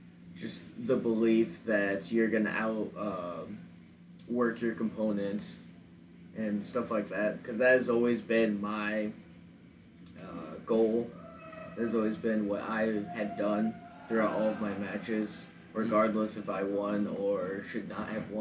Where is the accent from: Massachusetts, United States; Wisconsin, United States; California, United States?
Wisconsin, United States; Beloit; Beloit, Wisconsin.